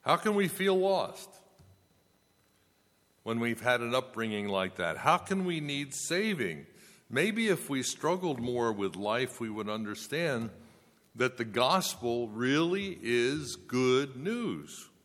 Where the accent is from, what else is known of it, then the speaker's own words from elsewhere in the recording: Pottstown, Pennsylvania, United States; When I grew up in Pottstown, Pennsylvania, the whole church was my relatives.